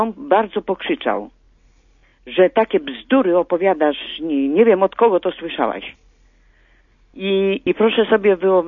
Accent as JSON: {"language": "Polish", "region": "Świętokrzyskie Voivodeship", "country": "Poland", "said": "Ojcze, ja jestem pochodzę z województwa kieleckiego. I w 46 roku miałam 7 lat."}